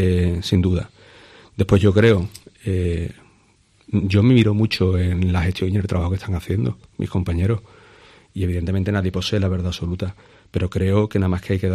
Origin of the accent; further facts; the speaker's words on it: Cádiz, Andalusia, Spain; algo que yo escuchaba de pequeño, que en Cádiz no había espacio, por su propia singularidad geográfica